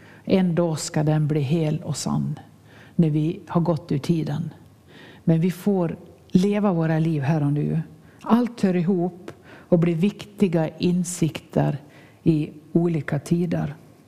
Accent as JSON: {"language": "Swedish", "town": "Nås", "region": "Dalarna County", "country": "Sweden", "tie": "born or raised there", "said": "min hembygd Nås för ett annat liv"}